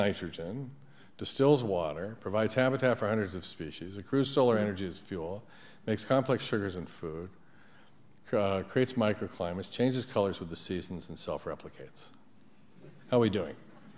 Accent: Japan; And as you heard, I grew up in Japan.

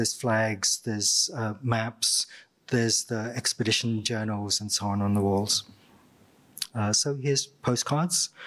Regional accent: Goa, India; So I'm from Goa, Portuguese colony.

